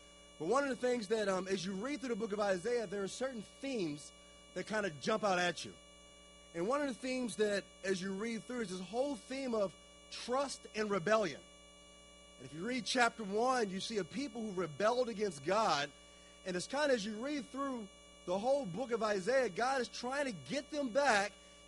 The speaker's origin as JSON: {"language": "English", "town": "Baltimore", "region": "Maryland", "country": "United States", "said": "I'm from Baltimore, so I do want to thank you all for wearing purple."}